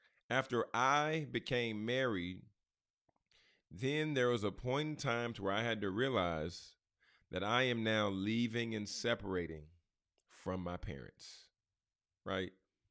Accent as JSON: {"language": "English", "town": "Garland", "region": "Texas", "country": "United States", "tie": "born or raised there", "said": "we stayed in my childhood home to where I grew up in Garland, Texas, right? Had a lot of memories here, lived a lot of life here."}